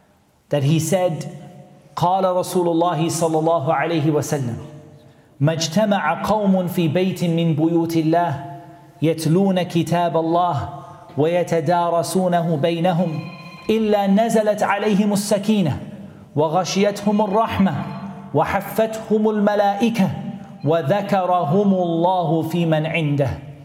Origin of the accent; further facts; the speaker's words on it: Newcastle, North East England, United Kingdom; I'm your brother … humble. I'm from Newcastle, which is not that far away.